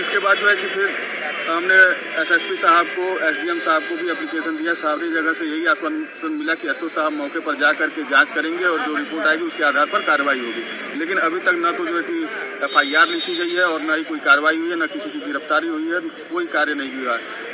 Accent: Khorabar, Uttar Pradesh, India; मैं खोराबार का रहने वाला हूँ।

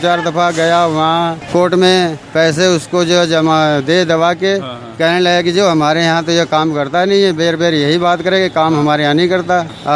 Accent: Azamgarh, Uttar Pradesh, India; moved away as an adult; now in Delhi, India; आजमगढ़ के हैं।

